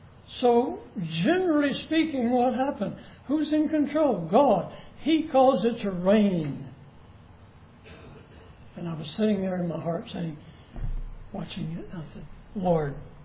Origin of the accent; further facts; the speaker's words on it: Olney, Texas, United States; born there; I was born in Olney, Texas. That's somewhere out west. It's a little town.